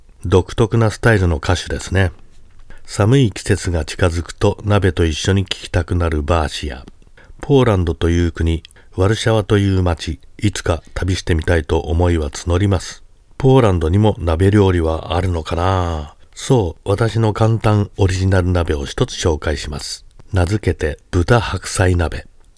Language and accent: Japanese; Adachi, Tokyo, Japan; 足立区出身の生粋の日本人の私